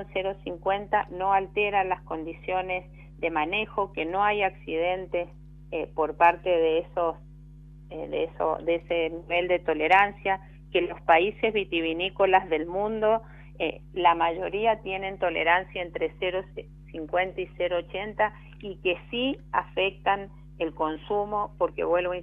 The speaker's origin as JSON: {"language": "Spanish", "region": "Mendoza", "country": "Argentina", "said": "al menos dos senadores mendocinos nacionales, el senador Cornejo y la senadora Jury"}